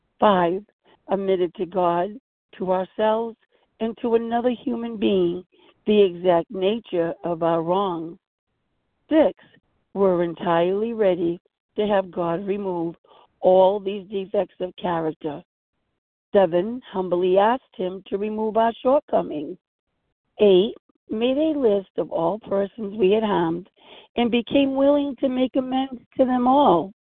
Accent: Rhode Island, United States; I am from Rhode Island, recovered in Rhode Island.

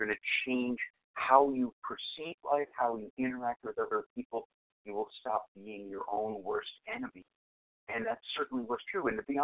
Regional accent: Los Angeles, California, United States; Good morning. … from Los Angeles

